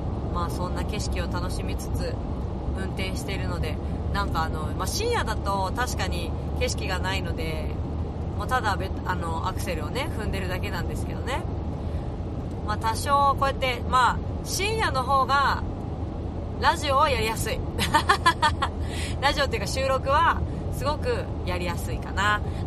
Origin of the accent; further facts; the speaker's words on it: Tokyo, Japan; 私は東京生まれ東京育ちだからあまりその田舎っていうものに対してすごい疎いわけですよね